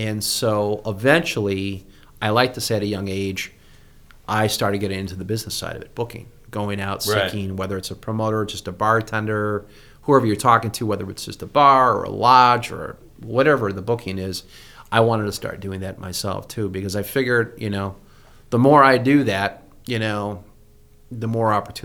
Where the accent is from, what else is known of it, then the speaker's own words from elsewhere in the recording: Massachusetts, United States; So growing up in Massachusetts.